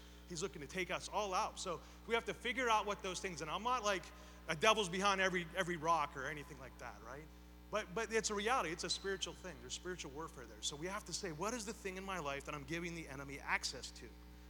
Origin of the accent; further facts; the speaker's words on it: Beaver Falls, Pennsylvania, United States; I grew up in Beaver Falls, and it was on College Hill. It was one of many of, like, I think nine houses. I moved so much, it was ridiculous.